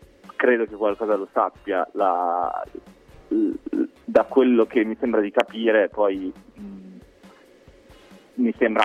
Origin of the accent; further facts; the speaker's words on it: Milan, Lombardy, Italy; also born or lived in Amsterdam, Netherlands; No, nel senso che io sono di Amsterdam, ma sono cresciuto a Milano.